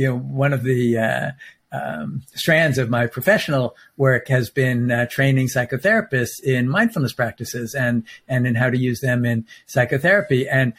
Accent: New York, United States; as maybe because I'm a New Yorker, I don't know, it doesn't have to be harmonious all the time.

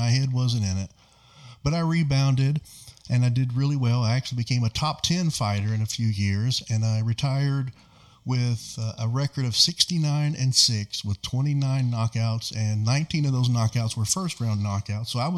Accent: Kentucky, United States; I was born in Eastern Kentucky in the Appalachian region. My father was a coal miner and my mother was a teenager.

